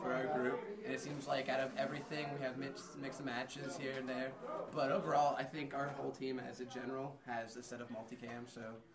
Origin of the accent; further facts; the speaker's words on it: Florida, United States; Central Florida areas. We're all spread out.